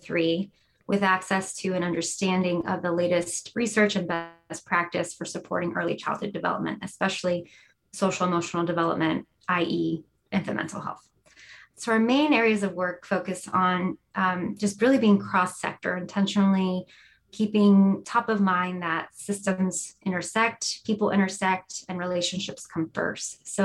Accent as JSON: {"language": "English", "region": "Texas", "country": "United States", "tie": "born or raised there", "said": "But I grew up in the Fort Bend County area, and now we live in Harris County."}